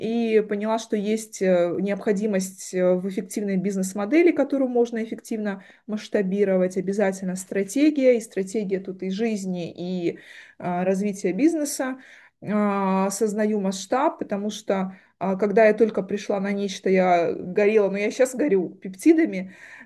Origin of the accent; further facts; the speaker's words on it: Makhachkala, Dagestan, Russia; born there; also born or lived in Saint Petersburg; now in Moscow, Russia; Мне 39 лет. Я родилась в Махачкале, в Дагестане. Живу в Москве. Живу давно здесь.